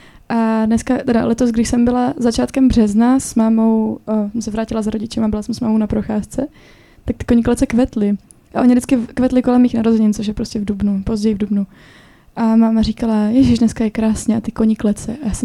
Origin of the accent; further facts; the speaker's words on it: Brno, South Moravian Region, Czechia; já vlastně pocházím z Brna, z oblasti, ve které je koníklecová louka.